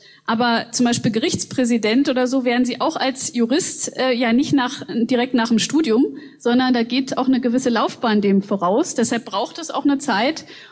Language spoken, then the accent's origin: German; East Germany, Germany